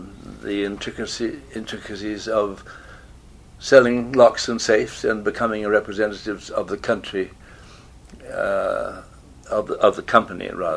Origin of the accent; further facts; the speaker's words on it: Salt Spring Island, British Columbia, Canada; born there; And I was born on Salt Spring, May 15th, 1913. I was a twin.